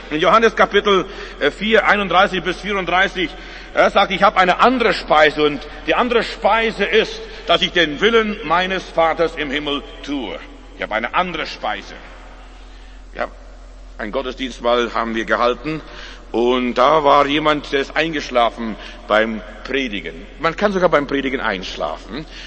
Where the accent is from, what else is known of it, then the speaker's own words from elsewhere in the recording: Germany; Und wir haben auch Probleme, wenn wir jetzt mit unserem Kopf anfangen, als Deutsche nachzudenken, und wir wollen alles ganz genau wissen als Deutsche.